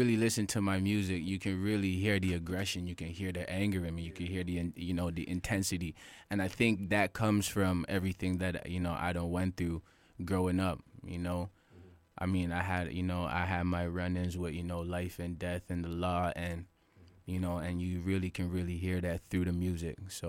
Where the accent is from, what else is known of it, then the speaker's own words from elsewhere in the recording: Toronto, Ontario, Canada; It's in the west end of Toronto. And I mean, south side of Jane Street, that's where I'm from, you know. It's one of the most, like, you know, impoverished parts of Toronto. I mean, it's all metro housing